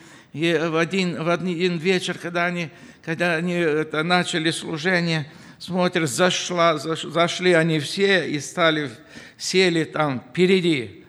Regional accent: Moldova; Я помню, я знаю румынский язык, я молдаванин

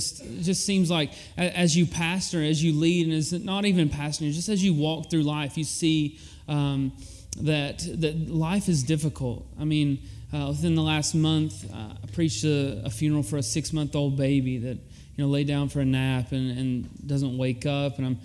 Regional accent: Virginia, United States; I'm from Southwestern Virginia, but I say I'm from Southwest Virginia.

